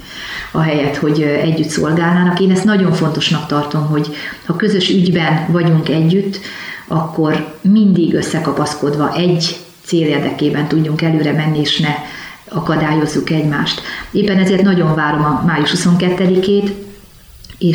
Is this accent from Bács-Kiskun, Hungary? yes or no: no; Debrecen, Hajdú-Bihar, Hungary; Én debreceniként sokszor jártam abban a gyülekezetben